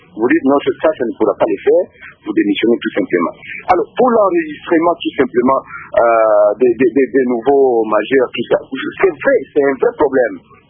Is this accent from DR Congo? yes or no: yes; DR Congo; ici chez nous en République démocratique du Congo